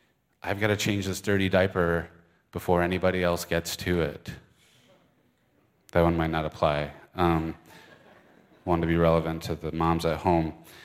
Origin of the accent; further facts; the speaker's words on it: Michigan, United States; accent: Michigan; I was all over the map on which region of England I was doing, so I'm just going to use my Michigan accent.